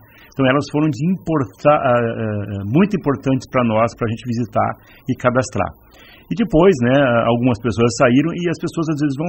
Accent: Porto Alegre, Rio Grande do Sul, Brazil; eu sou lá de Porto Alegre e acabo não conhecendo as pessoas, às vezes

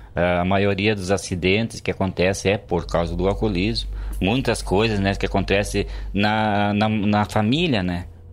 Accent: Santa Catarina, Brazil; Contestado.

